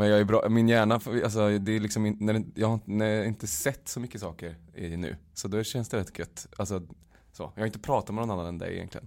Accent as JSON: {"language": "Swedish", "town": "Uddevalla", "region": "Västra Götaland County", "country": "Sweden", "said": "anledningen till att jag åkte så sent igår var för att jag var hemma i Uddevalla i lördags då."}